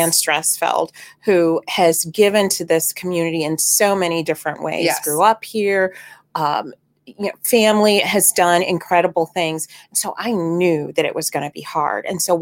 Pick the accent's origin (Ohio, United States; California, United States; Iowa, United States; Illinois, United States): Ohio, United States; Cleveland; And I get it. I grew up in Cleveland. I feel like it's an extension. Youngstown is an extension of the good work